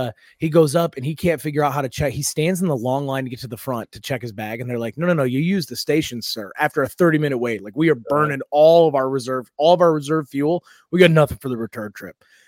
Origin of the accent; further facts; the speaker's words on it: East Coast, United States; accent: East Coast; It's my accent, dude. I'm from the East Coast.